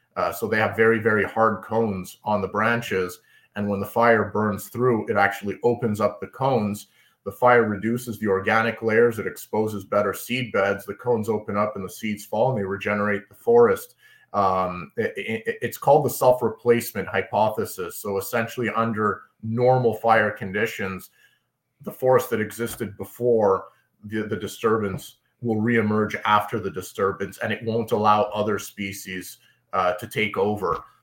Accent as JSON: {"language": "English", "town": "Montreal", "region": "Quebec", "country": "Canada", "tie": "born or raised there", "said": "when I was a kid growing up in Montreal"}